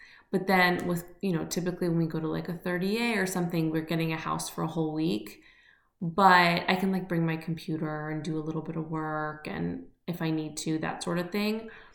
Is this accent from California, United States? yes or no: yes; California, United States; So I feel like I have like this sixth sense just from growing up in the Bay Area.